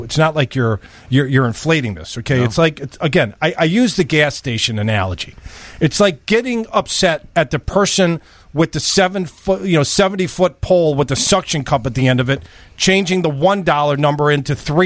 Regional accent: Canada; We're all from Canada.

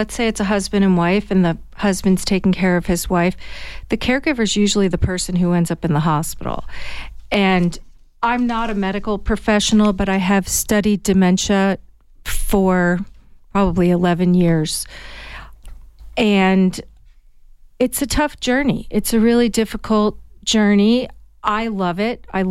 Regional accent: New Jersey, United States; Sure. I am originally from New Jersey. I've been here 23 years.

